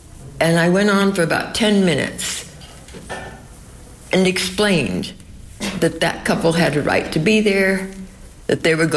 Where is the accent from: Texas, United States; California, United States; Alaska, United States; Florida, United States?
California, United States; I had grown up in California from the age of six